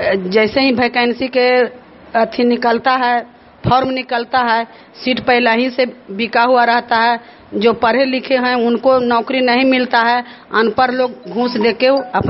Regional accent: Khapura, Bihar, India; खपुरा ग्राम के रहने वाली हूँ, जिला नालंदा।

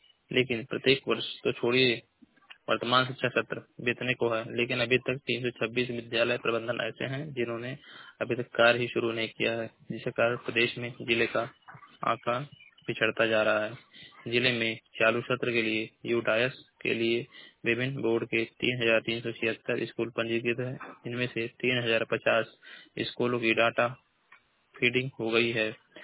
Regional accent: Maharajganj, Uttar Pradesh, India; मैं जिला महाराजगंज का निवासी हूँ।

